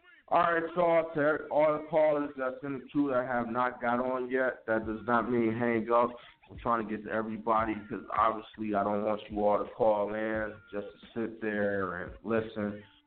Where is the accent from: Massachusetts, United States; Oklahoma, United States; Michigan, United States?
Michigan, United States; Detroit; What's up from my hometown?